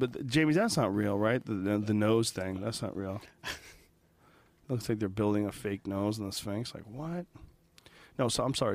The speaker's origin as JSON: {"language": "English", "country": "United States", "said": "That's the cool thing about being American. We're so fucking badass. Other countries speak our language."}